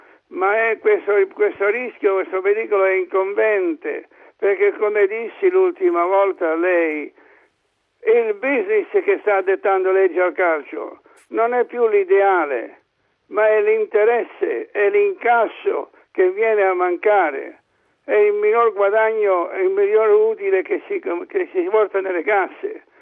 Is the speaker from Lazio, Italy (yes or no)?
yes; Rome, Lazio, Italy; io sono romano